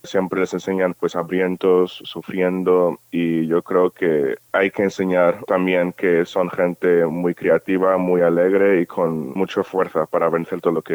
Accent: Nigeria; O sea, soy nigeriano y es lo que diría en medio de los casos

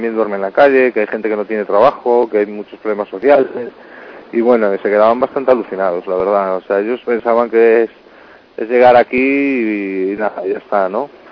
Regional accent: Galicia, Spain; Yo como gallego, eso se lo decía aquí a un amigo hoy, ayer, no sé.

